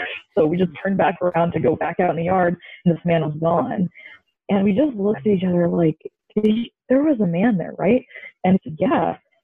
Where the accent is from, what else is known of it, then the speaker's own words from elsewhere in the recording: Columbia, Missouri, United States; I am from Columbia, Missouri.